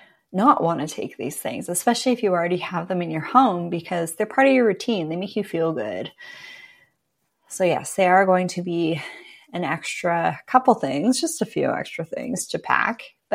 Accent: British Columbia, Canada; I'm from Vancouver Island, the Pacific Northwest.

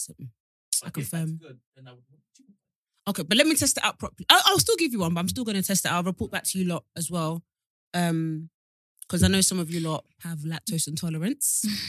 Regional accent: Nigeria; I know I'm Nigerian, but allow it.

